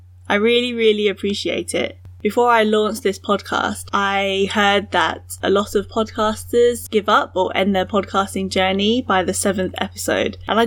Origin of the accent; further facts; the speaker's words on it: United Kingdom; born there; I'm British-born Chinese and I felt like Asian voices, particularly from East and Southeast Asia, weren't represented well enough in the UK media.